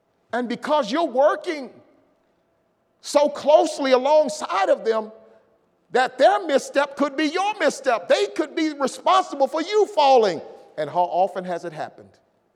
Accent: Illinois, United States; Now, I'm from Illinois, so the Sears Tower, I understand, is 108 stories.

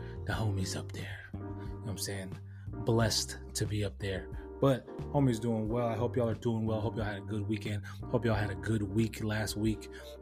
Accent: California, United States; Like, you know, my home state, California.

